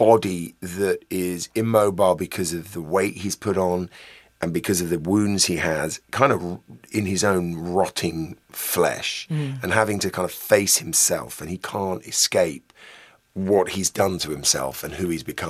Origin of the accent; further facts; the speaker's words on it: London, United Kingdom; accent: southeast London; My dad's from the south of England, so and I grew up in quite what would I call it? I don't know. There was quite a strong southeast London accent, which I kind of tried to hide